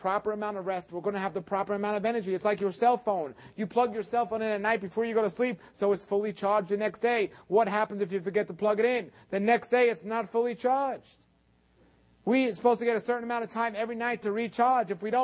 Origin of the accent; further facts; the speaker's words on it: New York, United States; I'm from New York. I'm sorry. I don't understand this southern language.